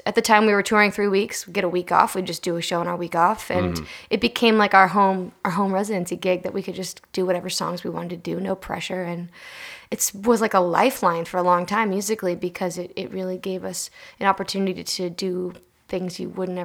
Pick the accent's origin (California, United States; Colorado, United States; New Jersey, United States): California, United States; Vista; My brother and I grew up in Vista, California. It's like 2 hours south of here.